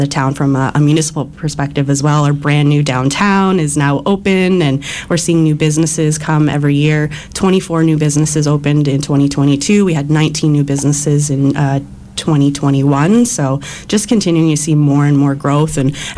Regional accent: Smiths Falls, Ontario, Canada; I was born and raised in Smiths Falls and left after high school and was able to go out and see the world

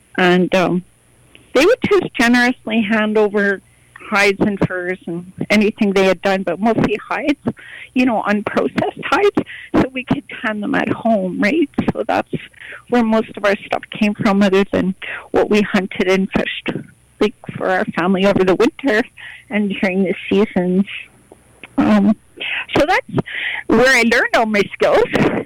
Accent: Lake of Two Mountains, Ontario, Canada; I grew up in Ontario. I'm originally from Lake of Two Mountains, which is by the Genesitage Reserve in Ontario. So I'm from the Iroquois Confederacy. I'm Mohawk. My mom was Mohawk. My grandma was Mohawk.

